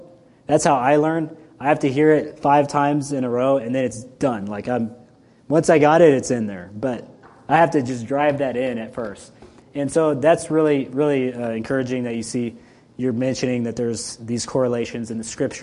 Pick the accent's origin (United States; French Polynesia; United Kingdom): United States; Colorado; When I grew up in Colorado for a little while, I actually went to public school for a couple years